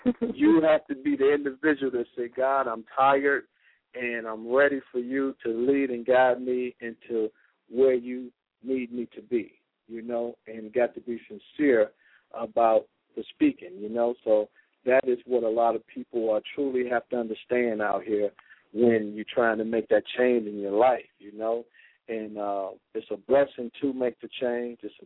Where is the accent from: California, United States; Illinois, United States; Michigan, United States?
Michigan, United States; Detroit; like I say, you know, I'm from Detroit, Brother Jackson